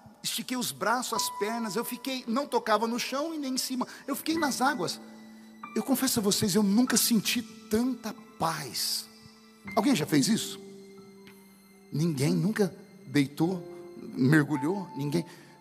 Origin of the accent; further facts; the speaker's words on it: Orlândia, São Paulo, Brazil; Quando eu era menino, lá em Orlândia, onde eu nasci, onde moro até hoje, eu era muito pobre.